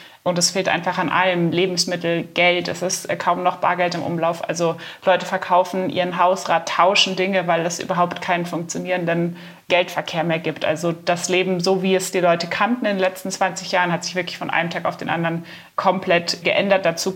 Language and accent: German; Bavaria, Germany; Ich komme aus Bayern, ich kenne die Berge